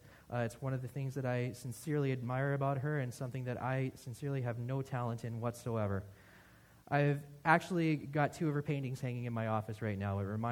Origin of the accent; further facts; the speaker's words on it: Canada; I'm a Canadian.